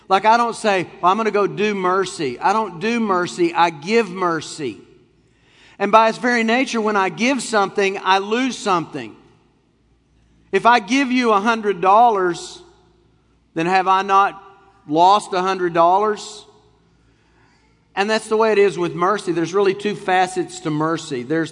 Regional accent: Texas, United States; I'm from Texas, okay? The rule in Texas is keep it moving.

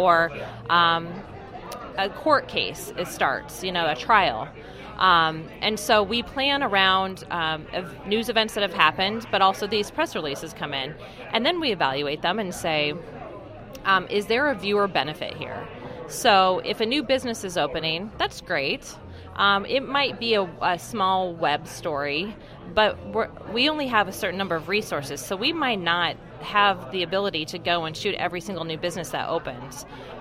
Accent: Eldora, Iowa, United States; So it goes all the way up to, I'm from Eldora, Iowa, so it goes all the way up there.

